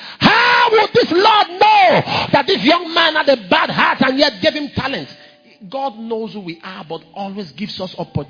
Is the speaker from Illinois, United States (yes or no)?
no; South Carolina, United States; also born or lived in Texas / Las Vegas / Los Angeles; now in Oakland, United States; See, that's why I relocated from South Carolina. I relocated. I went to Texas. Trouble. I said, okay, let me come to California. I went to Las Vegas. They almost killed me. So that's, I went to Los Angeles, problem. So that's why I came to Oakland.